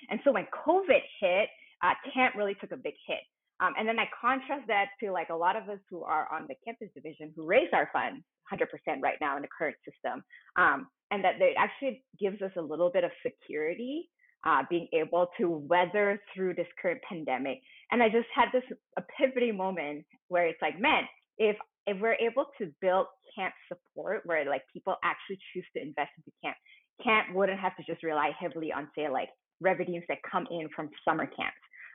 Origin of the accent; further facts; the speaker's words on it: Malaysia; me as a Malaysian Asian who does not speak about money ever in my life.